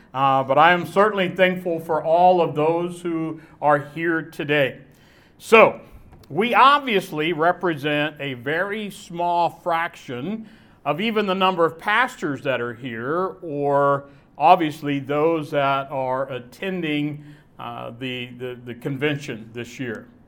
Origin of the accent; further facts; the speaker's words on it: Pittsburgh, Pennsylvania, United States; I'm from the Pittsburgh, Pennsylvania area. I'm a pastor.